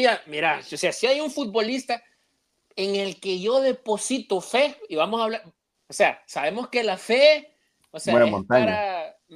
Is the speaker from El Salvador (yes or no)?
yes; El Salvador; O sea, somos salvadoreños y pues sí, es lo que hay, cerote.